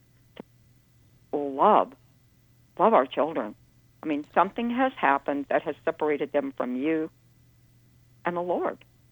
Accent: Los Angeles, California, United States; because I was born and raised in Los Angeles. I'm an L.A. boomer.

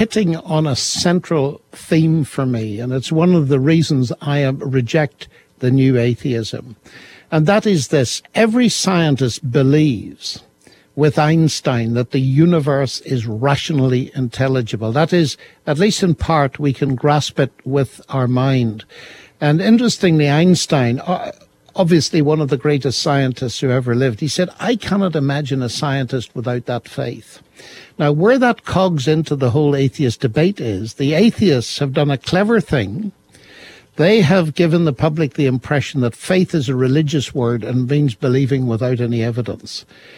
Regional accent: Northern Ireland, United Kingdom; I come from Northern Ireland, and that's an unusual place to come from because it has a reputation for sectarianism.

